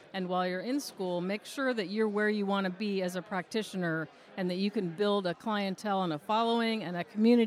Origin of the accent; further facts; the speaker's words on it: Richmond, Virginia, United States; Richmond, Virginia.